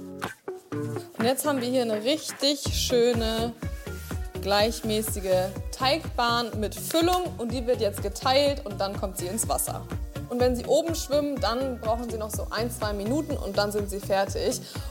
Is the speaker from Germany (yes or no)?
yes; Northern Germany, Germany; also born or lived in Black Forest; Ich bin nämlich im Schwarzwald geboren und im Norden aufgewachsen